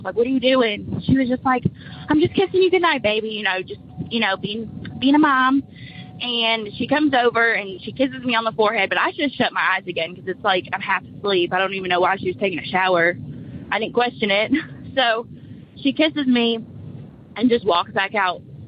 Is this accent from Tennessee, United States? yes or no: yes; Munford, Tennessee, United States; I'm from Munford, Tennessee.